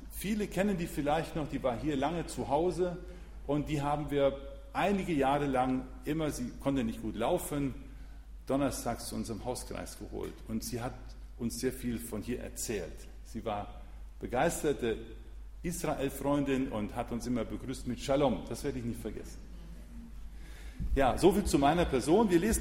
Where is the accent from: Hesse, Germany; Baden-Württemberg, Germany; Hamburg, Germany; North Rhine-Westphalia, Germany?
Hesse, Germany; Wir kommen aus Hessen